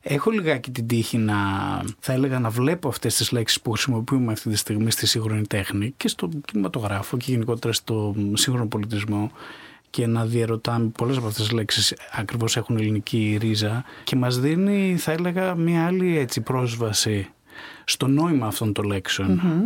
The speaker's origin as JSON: {"language": "Greek", "country": "Greece", "tie": "born or raised there", "said": "Εγώ βέβαια μεγάλωσα στην Ελλάδα, μεγάλωσα με την ελληνική, δυστυχώς δεν έμαθα φάρση ιρανικά και δεν έμαθα ούτε τσέχικα"}